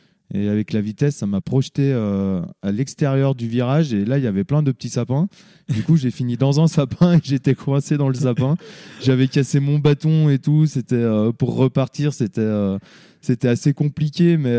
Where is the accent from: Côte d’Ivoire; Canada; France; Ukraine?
France; Le Grand-Bornand, Auvergne-Rhône-Alpes; also born or lived in Annecy; moi, je suis né à Annecy, mais j'ai toujours habité ici, au Grand Bornand. Donc, j'ai grandi ici, aux côtés de toute ma famille et mes potes.